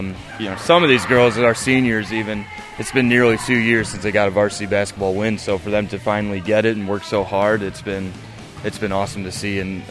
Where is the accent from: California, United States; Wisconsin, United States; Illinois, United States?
Illinois, United States; Dixon; I grew up in Dixon, Illinois. I went and graduated from Dixon.